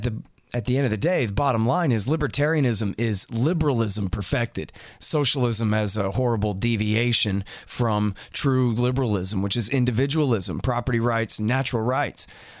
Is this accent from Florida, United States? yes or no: no; Austin, Texas, United States; I'm from Austin, Texas, which is a really nice town.